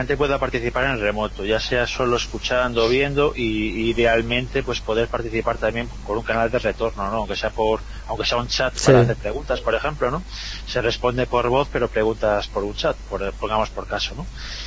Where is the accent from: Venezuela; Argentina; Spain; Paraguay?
Spain; Vigo, Galicia; now in Madrid, Spain